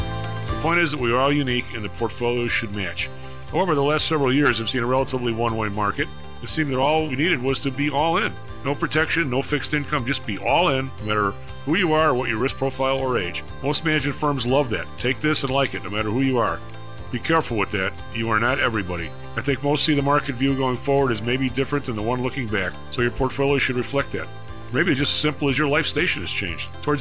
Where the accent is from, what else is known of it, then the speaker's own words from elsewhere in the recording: Evergreen Park, Illinois, United States; In my youth, I grew up in Evergreen Park, right?